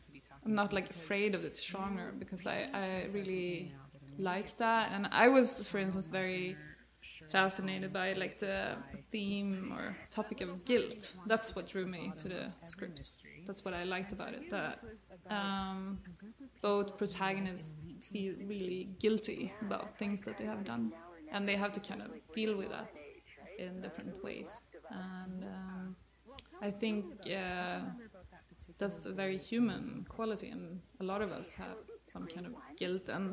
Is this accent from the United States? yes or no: no; Sweden; I'm from Sweden.